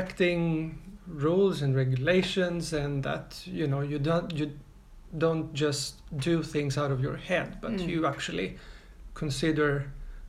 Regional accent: Greece; English is a second language; moved away as an adult; also born or lived in Crete; now in Sweden; I come from Greece.

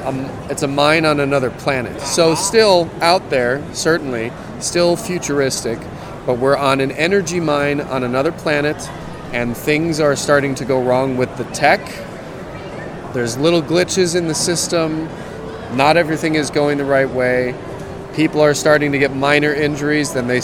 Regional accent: Milwaukee, Wisconsin, United States; I'm from the Milwaukee area originally, so it was a nice excuse to come back up, visit old friends, hang out with my parents at their house

